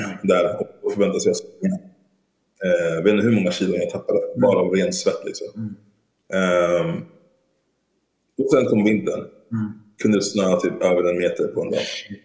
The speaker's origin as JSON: {"language": "Swedish", "country": "Sweden", "said": "men jag är från Sverige."}